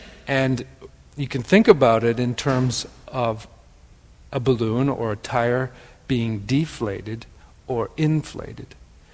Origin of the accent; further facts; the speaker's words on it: Wisconsin, United States; accent: Wisconsin; That's my Wisconsin accent, I guess.